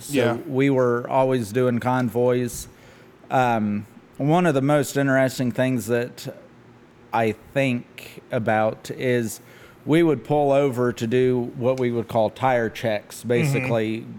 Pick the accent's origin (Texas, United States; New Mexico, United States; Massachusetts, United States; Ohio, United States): Ohio, United States; Columbus; I grew up in Columbus, joined the Army when I was 18.